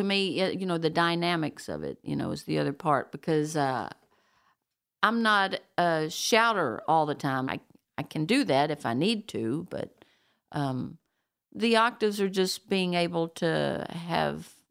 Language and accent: English; Asheville, North Carolina, United States; I'm from Asheville, North Carolina, the land of the sky.